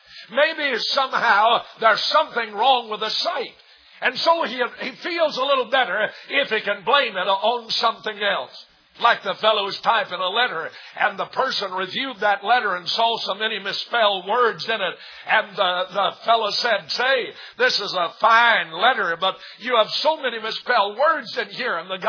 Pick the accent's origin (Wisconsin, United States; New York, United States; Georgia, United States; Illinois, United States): Georgia, United States; Tallulah Falls; when I was growing up around Tallulah Falls, I lived in a neighborhood.